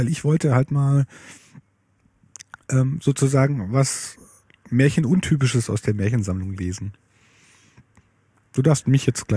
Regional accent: Swabia, Germany; das ist für mich als Schwabe halt auch.

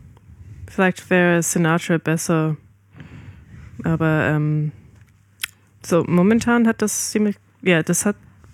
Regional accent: Australia; German is a second language; also born or lived in Malaysia

